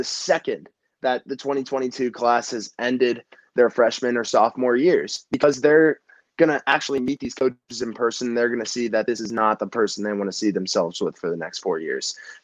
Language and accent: English; Powell, Ohio, United States; also born or lived in Tampa; So I'm 16, Powell, Ohio. I was born in Tampa. I moved to here when I was 1.5.